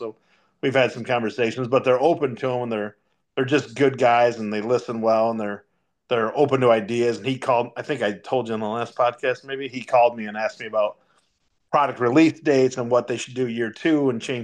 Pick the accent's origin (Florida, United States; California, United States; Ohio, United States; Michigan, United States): Michigan, United States; I'm from West Michigan, so we're all pretty conservative here.